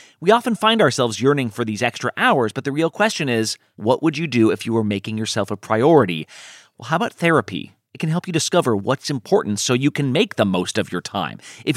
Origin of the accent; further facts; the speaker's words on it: California, United States; One of those shootings was just a few miles from my hometown in Orange County, California